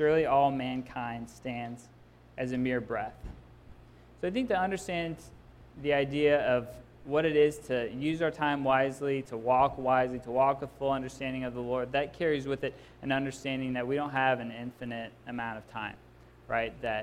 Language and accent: English; the South, United States; there are, you know, any number of people who I grew up with in the South